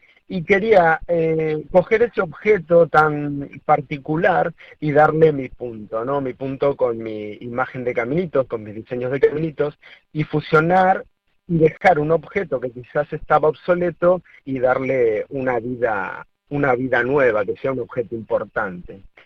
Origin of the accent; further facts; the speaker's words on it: Argentina; now in Spain; llevar un tiempo viviendo aquí en España y ser de Argentina. Quería llevar mi arte como representando de donde soy, ¿no?